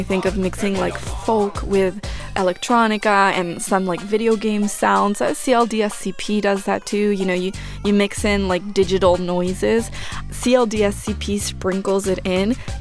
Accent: Argentina; when I was growing up in Argentina, there was a huge Peruvian migration.

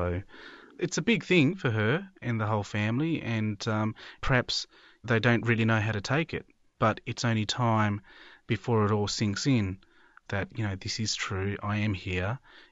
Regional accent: India; And it is my hometown, and I just couldn't sleep for that whole night.

